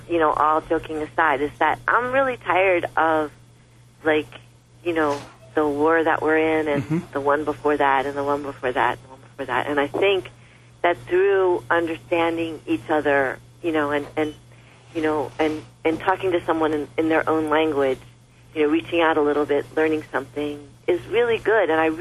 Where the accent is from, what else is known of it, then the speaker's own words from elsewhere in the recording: United States; I'm an American and I'm an American Jew and I'm an American lesbian Jew.